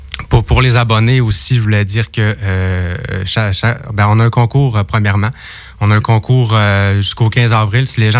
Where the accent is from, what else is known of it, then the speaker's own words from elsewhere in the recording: Mashteuiatsh, Quebec, Canada; Moi, j'ai grandi ici, à Mashtoyach.